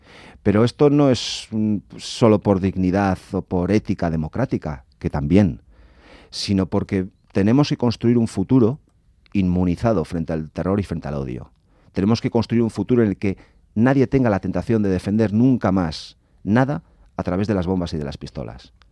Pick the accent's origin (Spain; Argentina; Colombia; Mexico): Spain; Basque Country; como vasco, esto sea algo normal en mi tierra.